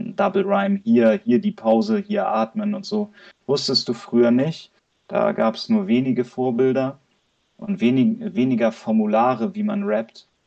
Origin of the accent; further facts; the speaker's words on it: Hamburg, Germany; Ich komme aus Hamburg. Ich bin ein bisschen älteres Semester. Habe ich dir vorhin schon gesagt im Vorgespräch, ich bin 37